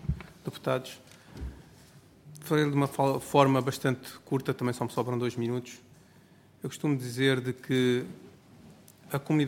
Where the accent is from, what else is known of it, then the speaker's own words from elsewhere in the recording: Portugal; E nós somos portugueses. Em casa só se fala português.